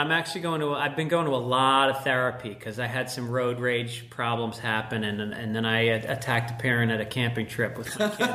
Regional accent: Ireland; Yeah, I just feel like as an Irish person, I'm so suppressed.

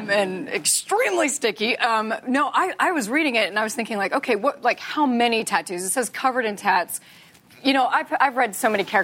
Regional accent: Texas, United States; I'm from Texas.

